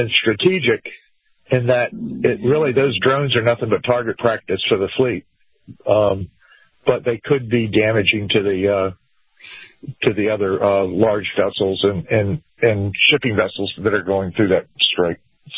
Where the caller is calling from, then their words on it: Florida, United States; out of Southern Florida.